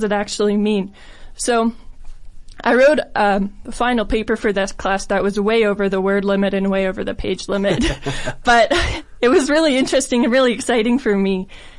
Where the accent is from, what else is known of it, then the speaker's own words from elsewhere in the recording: Smithers, British Columbia, Canada; I was born in BC, but I live most of my life in Smithers, just 4 hours away from here.